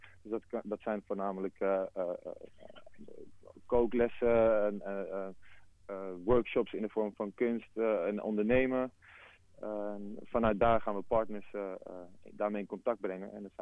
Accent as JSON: {"language": "Dutch", "town": "Heerhugowaard", "region": "North Holland", "country": "Netherlands", "tie": "born there", "said": "Ik ben zelf geboren in Rijgersbosch. Dus de connectie die ik heb met de buurt is een hele organische."}